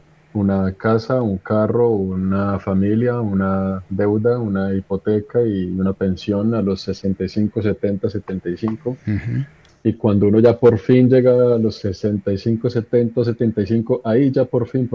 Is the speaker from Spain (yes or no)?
no; Bogotá, Colombia; born or raised there